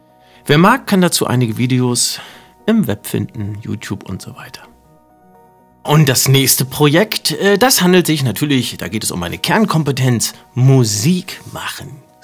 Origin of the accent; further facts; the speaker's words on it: Sankt Peter-Ording, Schleswig-Holstein, Germany; Wassersport gehört seit meiner Kindheit in St. Peter-Ording, da bin ich von weg geboren, ne?